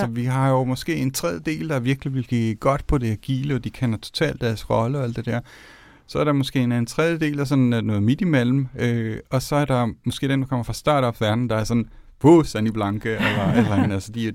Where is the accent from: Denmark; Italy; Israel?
Italy; Umbria; also born or lived in Rome; jeg kommer selv fra Umbrien og Rom